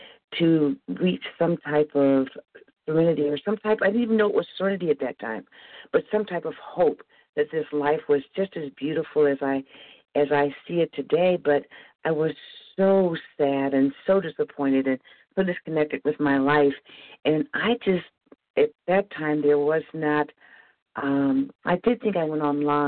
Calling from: Missouri, United States; Good morning. … calling from Missouri.

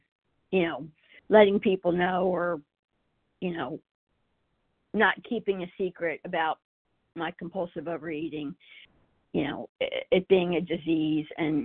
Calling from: Richmond, Virginia, United States; Richmond, Virginia.

